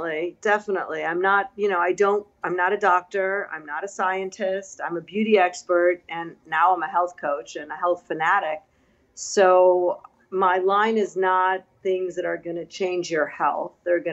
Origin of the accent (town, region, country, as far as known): Chicago, Illinois, United States; born or raised there; now in New York, United States